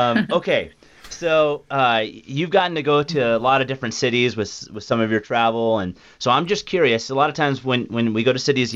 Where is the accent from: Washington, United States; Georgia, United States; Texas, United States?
Washington, United States; Spokane; That's my hometown.